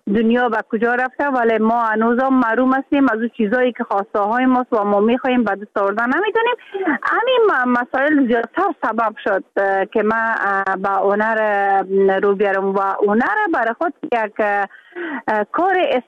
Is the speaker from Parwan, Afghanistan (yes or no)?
no; Mazar-i-Sharif, Balkh, Afghanistan; حتی یک ولایت که ما از مزار شریف هستم، اولین کس باشم که در هنر سینما آمدیم از گذشته ها